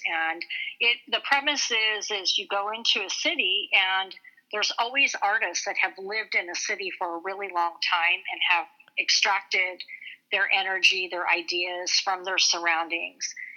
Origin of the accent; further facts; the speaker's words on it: United States; I'm thinking about doing a series called Art in Indian Country because I'm Native American.